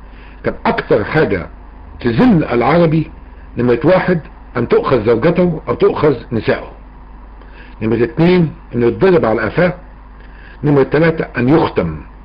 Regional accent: Egypt; هذا الشيء لما اتوا الى بلادنا مصر

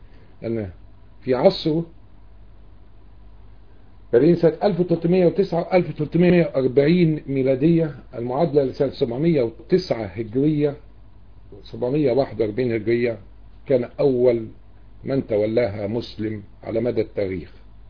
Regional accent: Egypt; أنا ليس عربي إطلاقا، أنا ابن مصر فعلا لكن ليس عربي.

